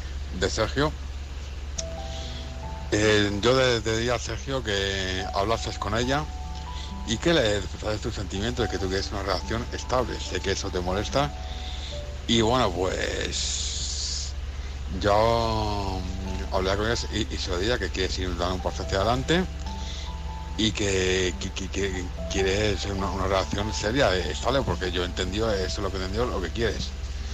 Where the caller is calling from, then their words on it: Madrid, Community of Madrid, Spain; corresponsal de Madrid.